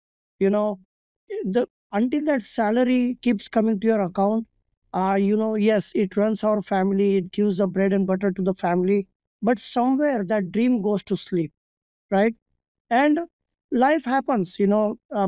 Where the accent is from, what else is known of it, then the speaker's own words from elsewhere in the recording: India; moved away as an adult; now in United States; I come from India, and my parents, my dad is a doctor. My mother was a homemaker. I studied in India, and back in 2005, I came to America